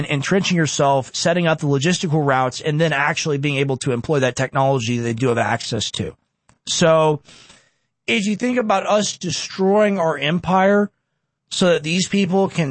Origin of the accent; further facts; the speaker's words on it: United States; I'm not an Israeli. I'm not a Jew. Like, I'm not you. I'm an American patriot, right? And I'm white.